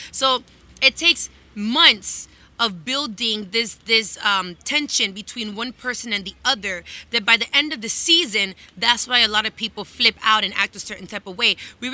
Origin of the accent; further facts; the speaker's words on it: Miami, Florida, United States; because I was going, obviously, born and raised in Miami. My friends are American. My surrounding, my what I'm studying in school, my teachers. But at home, it was very Spanish, very Latin.